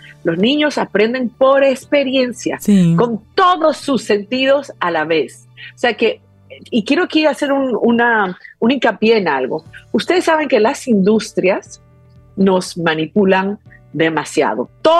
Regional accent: Peru; yo me acuerdo chiquita en Perú, que yo soy de Perú

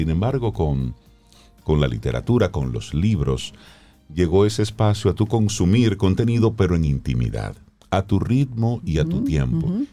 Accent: Salcedo, Hermanas Mirabal, Dominican Republic; Mi sangre cibaeña que corre por las venas.

